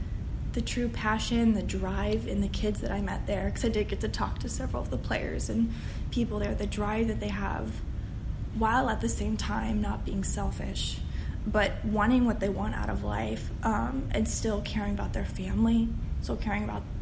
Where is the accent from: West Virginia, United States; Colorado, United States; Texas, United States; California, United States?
West Virginia, United States; Martinsburg; and I'm from Martinsburg.